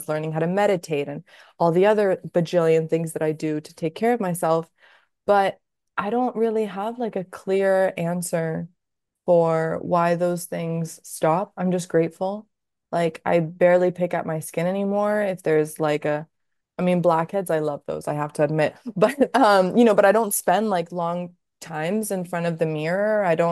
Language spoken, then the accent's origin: English; Italy; English is a second language; moved away; I grew up in Italy and I didn't live there anymore.